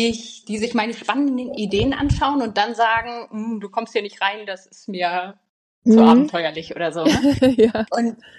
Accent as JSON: {"language": "German", "region": "Northern Germany", "country": "Germany", "said": "ich komme aus dem Norden"}